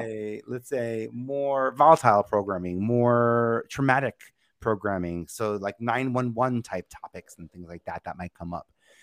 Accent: New York, United States; I'm from New York, so just keep that in mind.

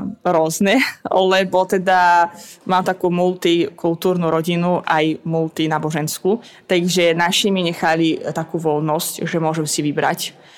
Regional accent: Baku, Azerbaijan; Slovak is a second language; now in Slovakia; Ja som z Azerbajdžanu, z hlavného mesta Baku.

